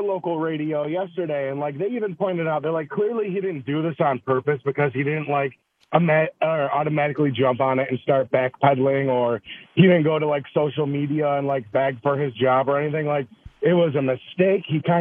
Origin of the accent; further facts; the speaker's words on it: Rochester, New York, United States; I'm from Rochester myself.